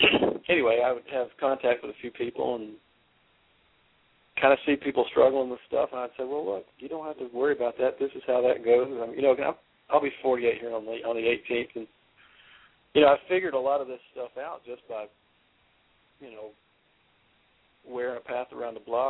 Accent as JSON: {"language": "English", "region": "Florida", "country": "United States", "tie": "born or raised there", "said": "I'm a little bit of an Atlanta Braves fan just from growing up in Florida."}